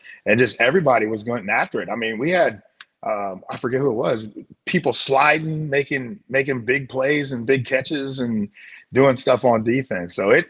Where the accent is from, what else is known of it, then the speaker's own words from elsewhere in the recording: St. Louis, Missouri, United States; having been grown up, born and raised in St. Louis, understanding what Cardinal fans are and the passion that the fans in St. Louis have